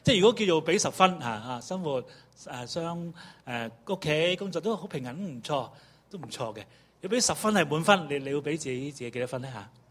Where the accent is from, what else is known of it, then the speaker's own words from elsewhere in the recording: Hong Kong; 我哋都是香港人嚟嘅